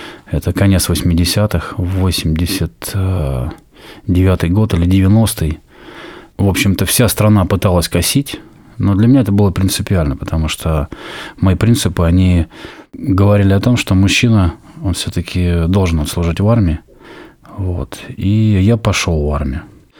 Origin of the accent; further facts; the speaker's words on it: Moscow, Russia; also born or lived in Novokuznetsk; Я родился в Сибири, город Новокузнецк. И где-то, наверное, может быть, до 4 или до 5 лет прожил в Новокузнецке. Потом мы с мамой вдвоем переехали в Москву. И, в общем-то, с этого возраста, вот мне сейчас уже 39, мы живем здесь, в Москве.